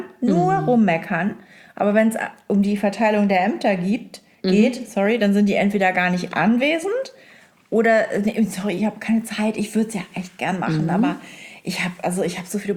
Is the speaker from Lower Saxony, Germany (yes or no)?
yes; Lower Saxony, Germany; Ich kann ja was ab, ich bin Ostfriesin.